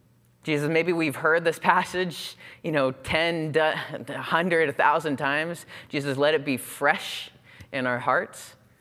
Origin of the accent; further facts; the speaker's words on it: Canada; it's quite easy as a Canadian to be sitting up here. And it's particularly fun for me. I married into the South a little bit. My wife is an American